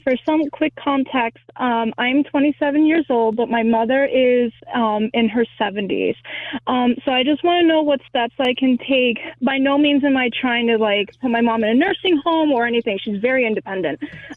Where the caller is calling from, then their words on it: Amsterdam, North Holland, Netherlands; I'm calling from Amsterdam.